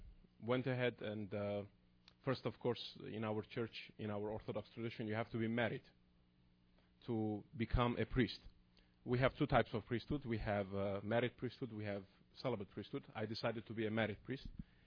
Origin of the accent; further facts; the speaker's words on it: Kuwait City, Kuwait; moved away as an adult; now in United States; I was born in Kuwait City, in 1968. And after 19 years of getting, of course, my primary education, I came to the United States.